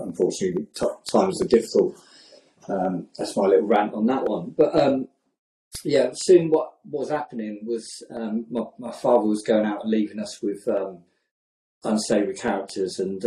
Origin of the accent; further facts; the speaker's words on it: South East England, United Kingdom; so I was brought up in Oxfordshire, my mum was a Scouser, a Jewish Scouser, and my dad was a Glaswegian.